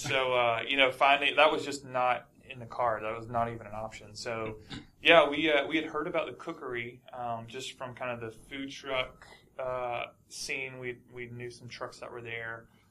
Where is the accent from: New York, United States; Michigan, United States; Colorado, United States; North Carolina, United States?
North Carolina, United States; I'm a tried and true American, born and raised in North Carolina, so I ate a lot of my fair share of ice cream growing up, and still